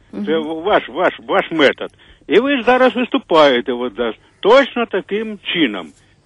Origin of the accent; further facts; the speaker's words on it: Kyiv, Ukraine; Я пересічний киянин, будемо сказати так.